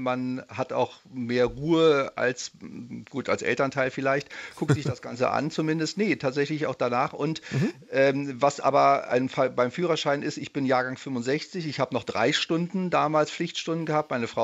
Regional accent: Itzehoe, Schleswig-Holstein, Germany; Wir kommen aus Itzehoe, ist nicht sehr groß

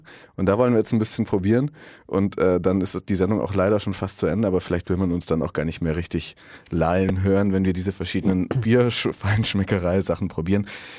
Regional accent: Bavaria, Germany; ich komme aus Bayern

